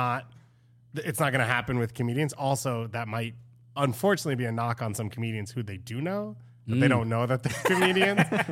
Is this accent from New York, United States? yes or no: yes; New York City, New York, United States; as a New Yorker